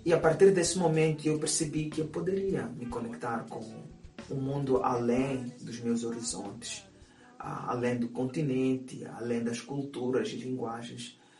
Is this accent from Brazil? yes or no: no; Mozambique; moved away; desde que saí de Moçambique, de uma certa forma, o tempo parou. Eu vivo de memórias, eu vivo de memórias de Moçambique.